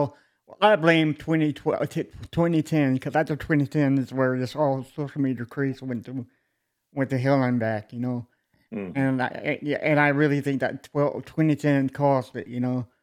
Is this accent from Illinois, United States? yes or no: no; Austin, Texas, United States; born there; I was born in Austin, Texas.